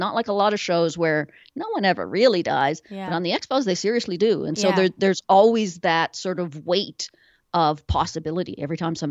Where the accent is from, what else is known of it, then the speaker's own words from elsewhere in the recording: Canada; Maybe it's just because I'm Canadian